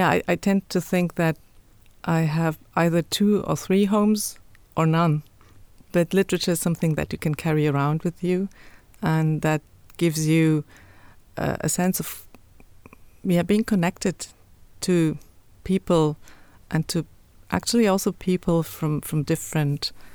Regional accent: Cologne, North Rhine-Westphalia, Germany; Yeah, I'm from Cologne. I mean, of course, I say I'm from Germany when I meet people, but the sense of belonging, perhaps, is more the Cologne connection.

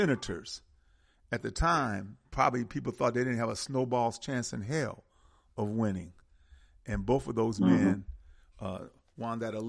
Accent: Milwaukee, Wisconsin, United States; now in Georgia, United States; Now, I'm from Milwaukee, Wisconsin. It ain't like that in Wisconsin. We're in a specific area in the southeastern portion of the state of Wisconsin.

